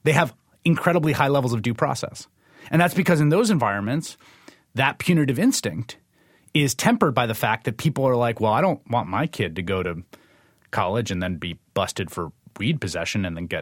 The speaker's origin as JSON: {"language": "English", "town": "Bronx", "region": "New York", "country": "United States", "tie": "born or raised there", "said": "I grew up in the Bronx in two different neighborhoods. One was this sort of working class. It had been an Irish Catholic neighborhood, although it got more sort of immigrant over time."}